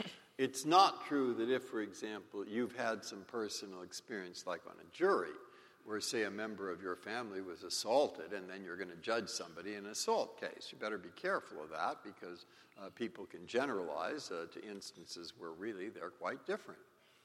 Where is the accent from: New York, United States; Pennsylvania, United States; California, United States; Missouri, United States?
California, United States; San Francisco; the fact that I grew up in San Francisco and went to Lowell High School, and there's somebody here who went to Lowell High School, too.